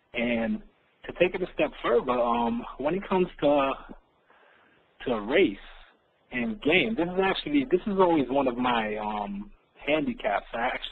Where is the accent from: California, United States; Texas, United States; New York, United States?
New York, United States; New York City; now in Antigua; but basically I'm from New York City, you know, and I pretty much travel the globe, basically, and right now I'm in the Caribbean islands in Antigua.